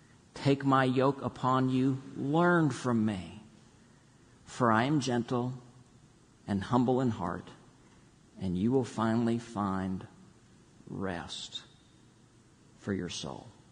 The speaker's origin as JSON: {"language": "English", "region": "Texas", "country": "United States", "tie": "born or raised there", "said": "So growing up in Texas, I knew who Pancho Villa was."}